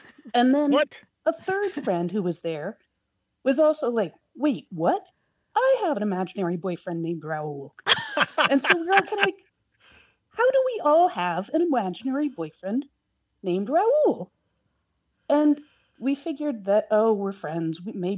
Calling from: Portland, Oregon, United States; I'm calling from Portland, Oregon.

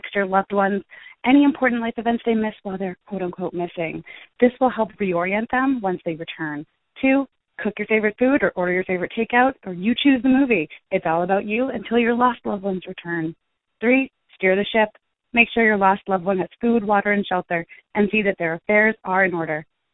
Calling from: Drake, Massachusetts, United States; I'm calling from Drake, Massachusetts.

